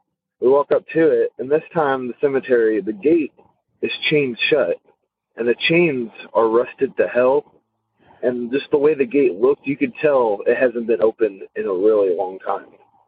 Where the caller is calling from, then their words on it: Louisville, Kentucky, United States; I'm from Louisville, Kentucky.